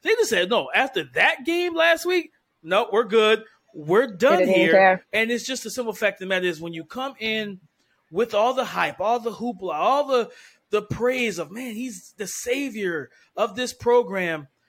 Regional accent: South Carolina, United States; I'm from South Carolina

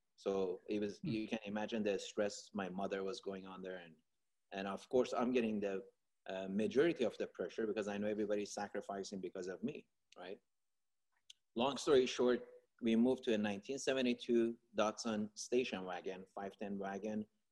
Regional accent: Iran; Well, I'm from Iran, and my dad has seven brothers

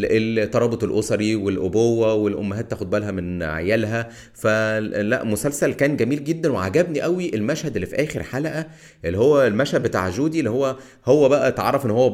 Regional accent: Egypt; يعني انا راجل من مصر

